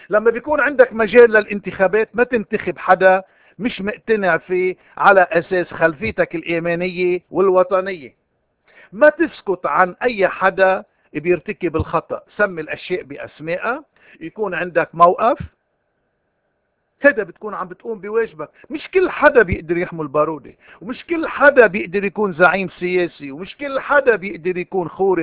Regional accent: Lebanon; ونحن بالخلاصة، نحن كلبنانيين المطلوب منا استعمال وزناتنا، استعمال مواهبنا

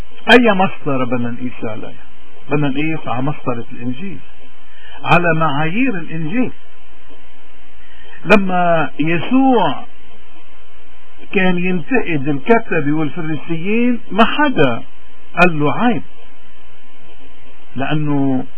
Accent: Lebanon; بوجه كل حدا بيعتدي علينا عكرمتنا كلبنانيين وكبشر.

